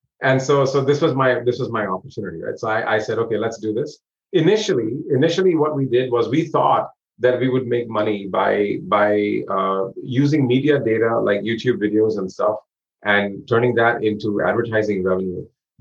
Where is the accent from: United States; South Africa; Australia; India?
India; Born and raised in India, where I studied electronics and, finance at university.